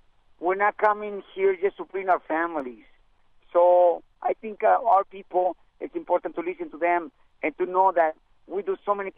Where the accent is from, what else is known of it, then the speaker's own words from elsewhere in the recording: Mexico; That was in 1986. I came from Mexico.